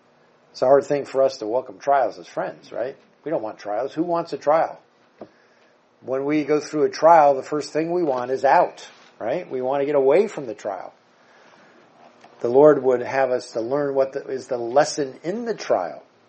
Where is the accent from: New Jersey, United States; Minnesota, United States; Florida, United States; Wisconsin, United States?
New Jersey, United States; You know, I'm from the Jersey Shore, but I'm also from the Pine Barrens area of Jersey.